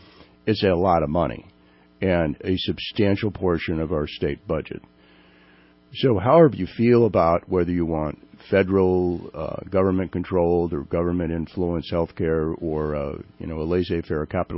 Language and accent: English; Sacramento, California, United States; the great Sacramento, my hometown